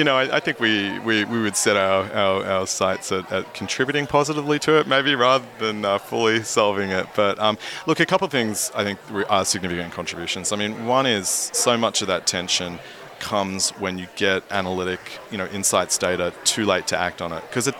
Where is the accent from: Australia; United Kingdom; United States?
Australia; I grew up in Australia.